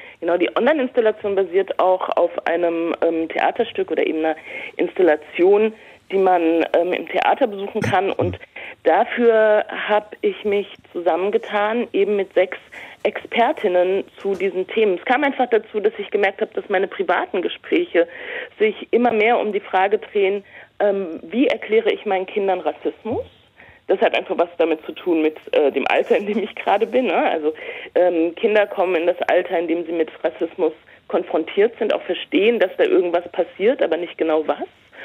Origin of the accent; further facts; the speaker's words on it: Eifel, Germany; das ist so in der Eifel, wo ich aufgewachsen bin, das ist so im Iran oder in Westafrika, da wo quasi meine Familie vor mir begonnen hat